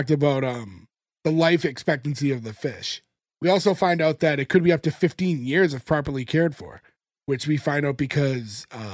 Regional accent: Boston, Massachusetts, United States; forget that we're from Boston

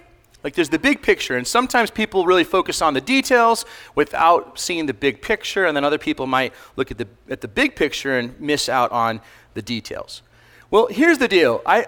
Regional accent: Alaska, United States; So I was born and raised in Alaska, and my family still lives up in Alaska

